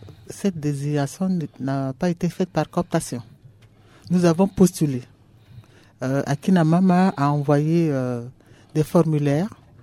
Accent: Central African Republic; Et chez nous, en Centrafrique

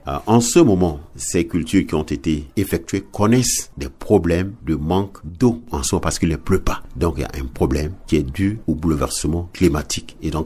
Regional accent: Central African Republic; Voilà les trois variétés qui sont les plus cultivées chez nous en République centrafricaine.

